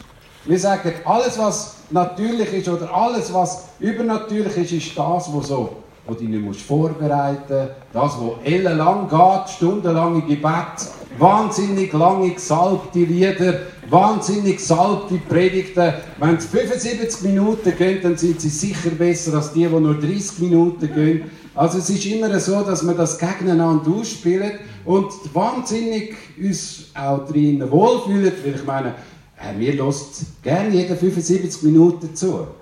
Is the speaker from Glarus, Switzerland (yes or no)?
yes; Glarus, Switzerland; Also, ich komme aus dem Glarnerland, das muss ich immer zuerst sagen. Ich komme aus den Bergen und das liebe ich von ganzem Herzen.